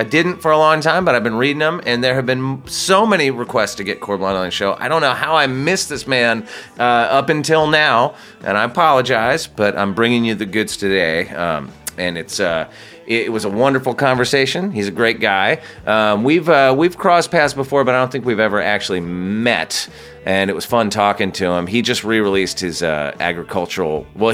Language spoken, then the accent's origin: English; Santa Barbara, California, United States; now in Los Angeles, United States; I am. Yeah, I grew up in Santa Barbara and have lived in Los Angeles for many years.